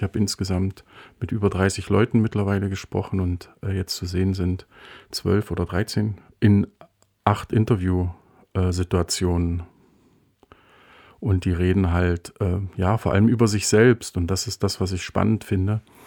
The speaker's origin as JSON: {"language": "German", "region": "Saxony-Anhalt", "country": "Germany", "tie": "born or raised there", "said": "Also ich bin selber im Mansfelder Land groß geworden, habe sogar den Beruf des Bergmanns gelernt."}